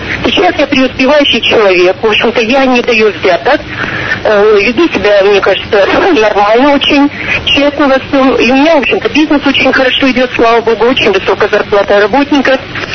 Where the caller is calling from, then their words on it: Izhevsk, Udmurtia, Russia; Я звоню из Ижевска, я директор фирмы.